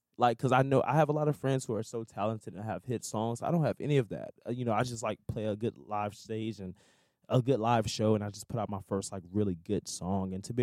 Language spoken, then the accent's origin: English; Houston, Texas, United States; You know, being from Houston, like, my parents, you know, my stepdad was a pastor, and my mom was in the church